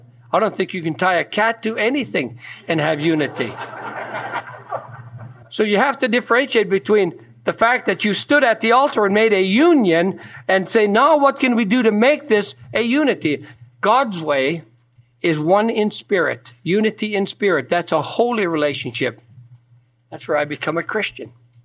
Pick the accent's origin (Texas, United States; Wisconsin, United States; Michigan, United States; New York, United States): Michigan, United States; And I was from Upper Michigan on there.